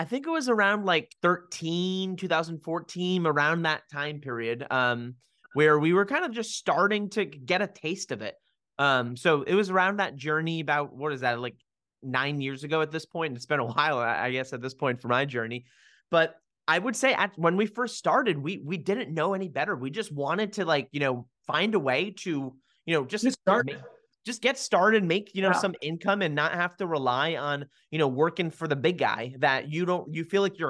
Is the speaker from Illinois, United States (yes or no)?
no; Rhode Island, United States; born there; So first and foremost, I was born in Rhode Island, the smallest state in the United States, very quiet in nature, but had an awesome upbringing.